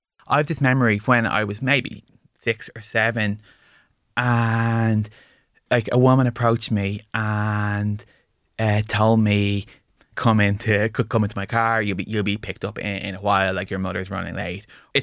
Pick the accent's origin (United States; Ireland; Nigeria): Ireland; Lucan, Leinster; I grew up in Lucan, so just a bit outside Dublin